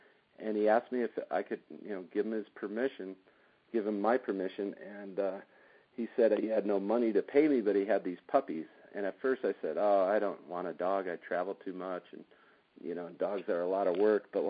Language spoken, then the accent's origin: English; Midwest, United States; And growing up in the Midwest, it's like we get to ski, but we don't get kind of overdone on it